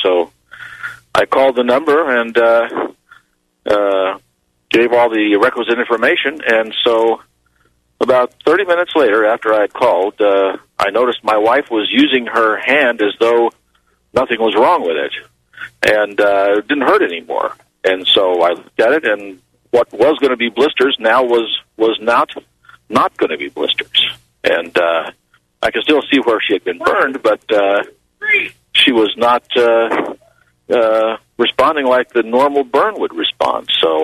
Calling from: Albuquerque, New Mexico, United States; I'm calling from Albuquerque.

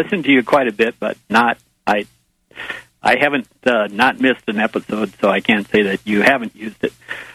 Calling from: Minnesota, United States; Hey, Vinnie, I'm calling from Minnesota

